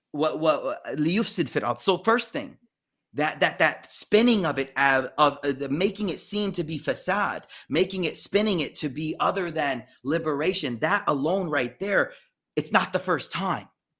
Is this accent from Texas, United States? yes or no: yes; Texas, United States; I'm from Texas, so it's, you know, this ain't my first rodeo.